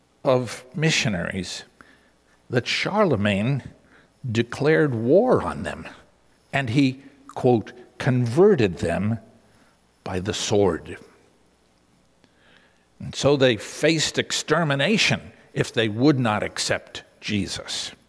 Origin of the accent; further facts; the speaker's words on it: New York City, New York, United States; Perhaps you know that I grew up in New York City.